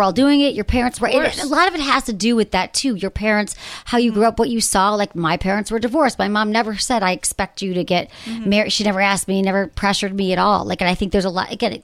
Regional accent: Michigan, United States; I'm from Michigan, right.

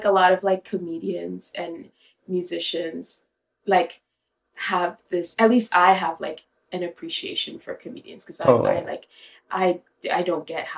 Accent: New York, United States; as a New Yorker, like I feel that.

